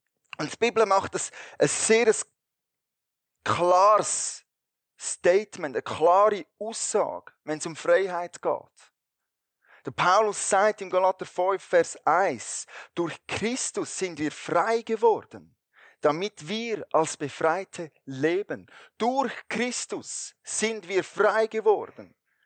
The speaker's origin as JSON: {"language": "German", "country": "Switzerland", "said": "sind wir Schweizer ziemlich zuoberst auf der Liste"}